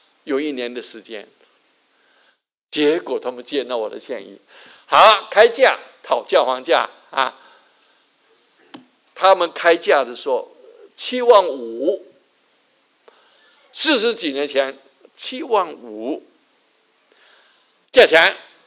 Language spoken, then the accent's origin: Chinese; China; accent: Chinese; 人家听过我因为我有中国口音呐、啊，讲英文的时候听着